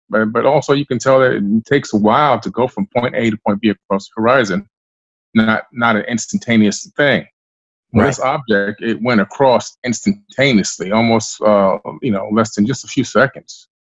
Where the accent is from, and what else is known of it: Queens, New York, United States; moved away; also born or lived in Florida